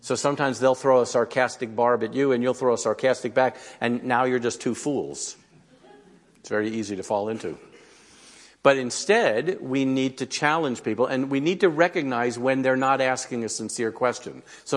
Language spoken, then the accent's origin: English; New York, United States; I always have to remind people I'm originally from New York and I'm Jewish.